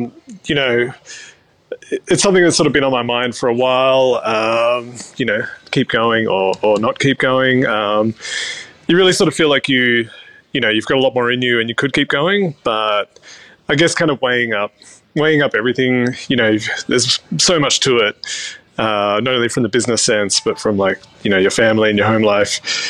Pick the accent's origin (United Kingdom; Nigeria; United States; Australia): Australia; Sydney, New South Wales; moved away as an adult; now in Canberra, Australia; I'm from Sydney and I lived there, you know, until I was like 32 and worked in a lot of great places, then moved to Canberra.